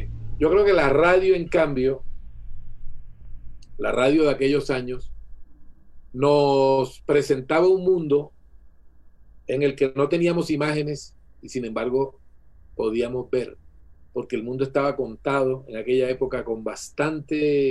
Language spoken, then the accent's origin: Spanish; San Estanislao, Bolívar, Colombia; also born or lived in Barranquilla; Pero no me crié en Barranquilla, sino en un pueblo que se llama San Estanislao. En esa época era un pueblo aislado, absolutamente aislado, un pueblo que parecía en el último rincón del planeta